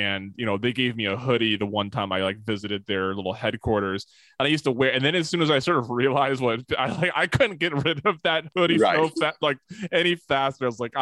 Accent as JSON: {"language": "English", "region": "Washington", "country": "United States", "tie": "born or raised there", "said": "I remember when I went to a casino when I was in Washington State, in my hometown state, shortly after I joined the military."}